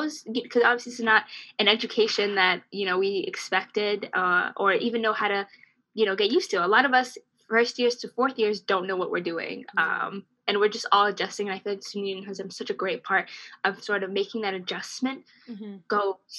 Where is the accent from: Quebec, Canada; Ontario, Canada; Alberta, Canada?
Ontario, Canada; Hamilton; I was born and raised in Hamilton. Hamilton's all I know.